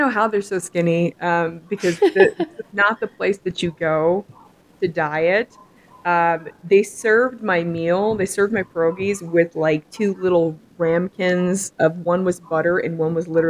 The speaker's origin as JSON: {"language": "English", "region": "Pacific Northwest", "country": "United States", "said": "I'm from the Pacific Northwest. I like it a little cooler."}